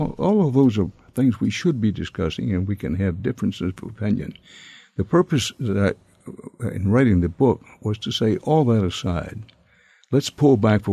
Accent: Texas, United States; the most recent shooting in my home state of Texas

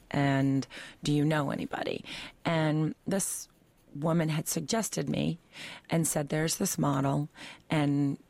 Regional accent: Manhattan, New York, United States; I was raised in Manhattan, so I really was familiar with 42nd Street

